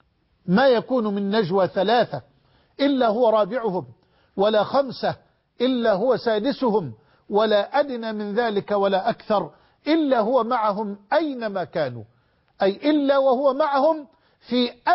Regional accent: Egypt; وأن يحفظ بلدنا مصر من كل مكروه وفتنة وسوء

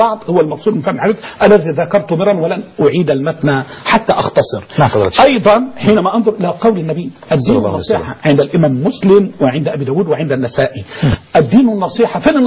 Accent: Egypt; أنا رجل مصري صاحب حضارة عريقة

